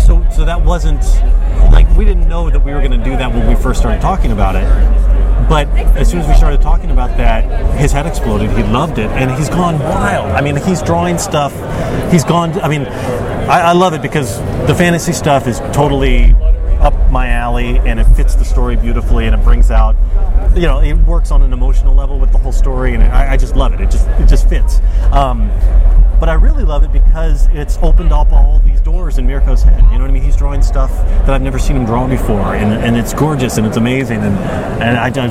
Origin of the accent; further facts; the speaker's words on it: Texas, United States; I grew up in Texas, and I loved Westerns, and I'm half Korean